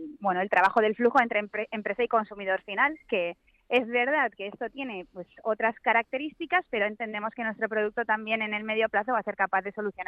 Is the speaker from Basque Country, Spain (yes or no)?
yes; Basque Country, Spain; now in Valencia, Spain; somos vascas